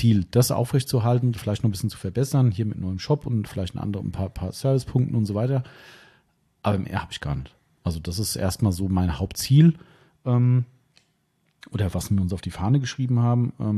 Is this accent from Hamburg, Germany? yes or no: no; Waldems, Hesse, Germany; Also bin jetzt hier nicht in Waldems geboren, aber halt mein Ursprungsort, wo ich aufgewachsen bin